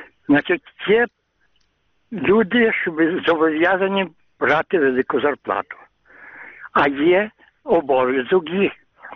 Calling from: Lviv, Lviv Oblast, Ukraine

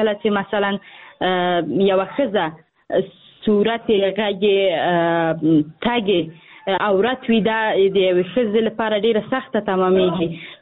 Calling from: Afghanistan; او دا څنګه چې مثلا که زه هم اوسم بېله شکه زه په داخل د افغانستان کې یم

